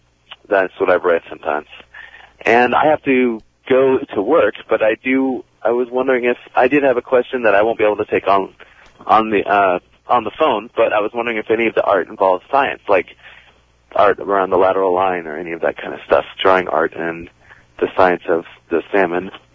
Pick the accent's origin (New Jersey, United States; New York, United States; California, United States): California, United States; Santa Maria; I come from Santa Maria, California, which is near San Luis Obispo